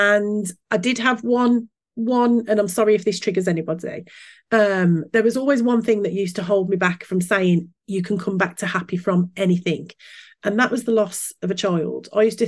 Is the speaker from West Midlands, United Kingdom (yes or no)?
yes; West Midlands, United Kingdom; accent: Brummie; I thought my Brummie accent would get in the way.